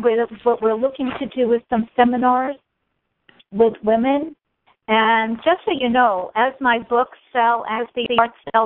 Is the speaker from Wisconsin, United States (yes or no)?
no; New York, United States; now in Fort Lauderdale, United States; I'm from New York. It's not a city to me.